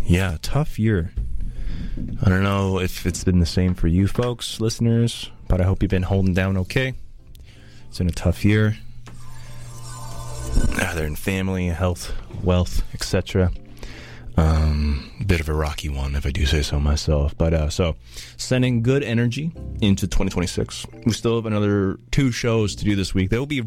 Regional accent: Port Moody, British Columbia, Canada; back in my hometown in Port Moody.

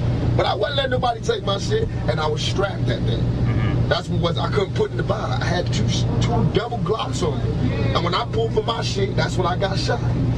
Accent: New York, United States; Because I'm from New York, and I know how they shows is.

